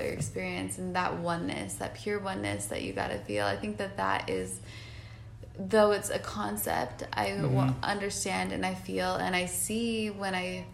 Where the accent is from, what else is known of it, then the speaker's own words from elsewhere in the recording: Utah, United States; And as a child, because I grew up in Utah, and apparently, I mean, we have like our dinosaur areas.